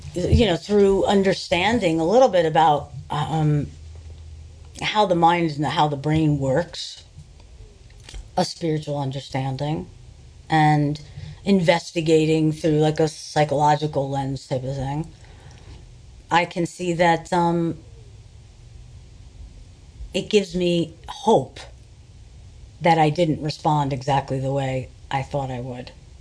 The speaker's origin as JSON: {"language": "English", "town": "New York City", "region": "New York", "country": "United States", "said": "I never thought it would happen in San Francisco. I'm from New York. I was never mugged in New York, ironically."}